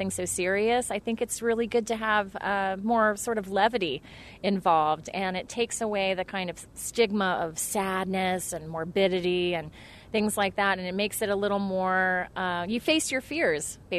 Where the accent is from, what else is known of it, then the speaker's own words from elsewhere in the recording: Dayton, Ohio, United States; Well, I was born and raised in Dayton, and I am a mass comm major from Wright State